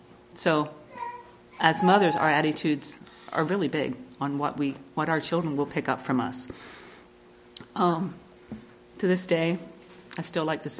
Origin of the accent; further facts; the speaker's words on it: Lititz, Pennsylvania, United States; I am from Pennsylvania, and I don't know any of you. I don't know how many of you are familiar with Pennsylvania, so we are from the ever-popular Lancaster County, Lititz to be specific